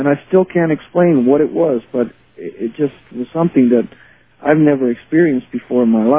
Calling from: California, United States; I'm calling from California.

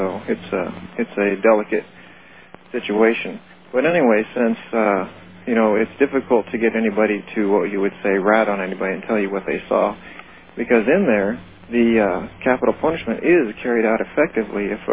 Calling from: Blythe, California, United States; from Blythe

